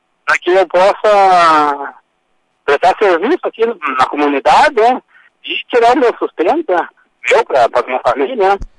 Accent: Trindade do Sul, Rio Grande do Sul, Brazil; Isso, eu sou natural da Trindade do Sul.

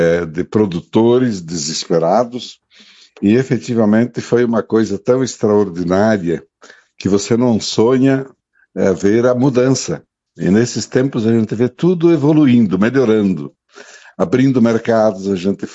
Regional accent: Marau, Rio Grande do Sul, Brazil; born there; Então eu sei exatamente onde eu nasci, quem eram meus pais, como era minha família, meus amigos, como era Marau, como é Marau, e tenho muito orgulho de Marau.

